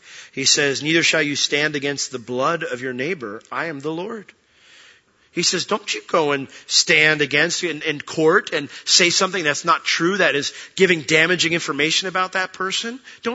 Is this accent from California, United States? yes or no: no; Orlando, Florida, United States; someone found out I was from Orlando